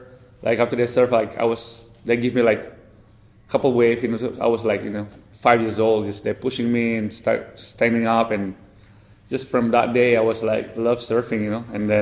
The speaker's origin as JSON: {"language": "English", "town": "Kuta", "region": "Bali", "country": "Indonesia", "tie": "born or raised there", "said": "I grew up in Kuta, where that's where my parents originally from Sulawesi. So they're both Chinese Sulawesi, and they moved to Bali, I think 1976. I was 1 year old and started a restaurant in Kuta."}